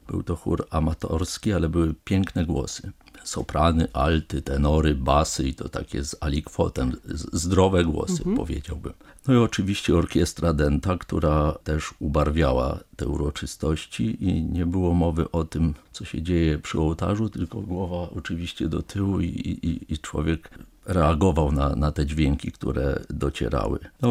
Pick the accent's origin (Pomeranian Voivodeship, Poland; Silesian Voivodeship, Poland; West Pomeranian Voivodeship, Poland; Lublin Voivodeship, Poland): Lublin Voivodeship, Poland; Szczebrzeszyn; also born or lived in Roztocze; się urodziłem w Szczebrzeszynie, gdzie chrząszcz brzmi w trzcinie, i na tym, że Roztoczu mogłem się wychowywać